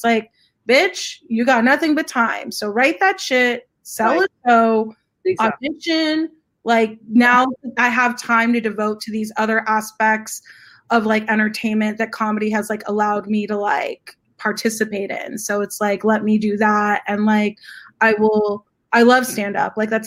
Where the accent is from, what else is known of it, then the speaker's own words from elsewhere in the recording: Los Angeles, California, United States; I grew up in this area. I grew up in Mount Washington and Eagle Rock and Highland Park. So I've seen it change.